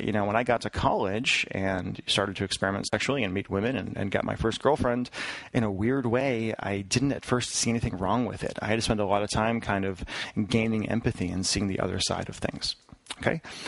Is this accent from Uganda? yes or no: no; Massachusetts, United States; I'm 34 now, and I grew up in Massachusetts.